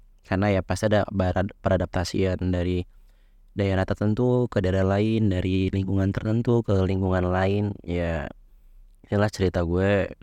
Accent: Palembang, South Sumatra, Indonesia; now in Jakarta, Indonesia; Kebetulan gue dapat rezeki di Jakarta. Dan sebenarnya gue dari Palembang gitu. Yang notabene ya Palembang bukan daerah-daerah banget sih. Sebenarnya udah ya udah termasuk kota maju juga.

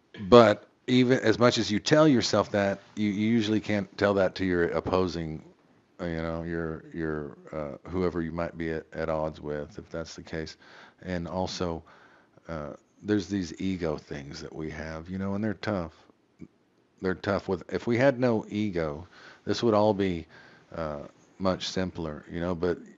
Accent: Texas, United States; Here's the thing is, I was raised in South Texas. My dad and my grandpa, they handshake fellers.

